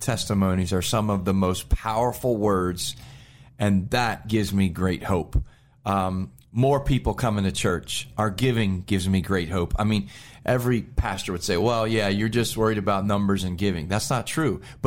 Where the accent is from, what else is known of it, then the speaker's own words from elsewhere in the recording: Pennsylvania, United States; I was from Pennsylvania. I'd spent most of my life in Pennsylvania.